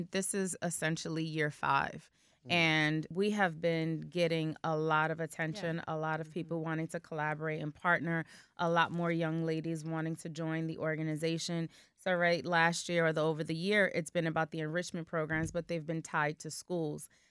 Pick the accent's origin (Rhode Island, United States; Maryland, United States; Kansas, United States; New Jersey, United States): New Jersey, United States; Passaic; So because I am from Passaic, I circled back into my own town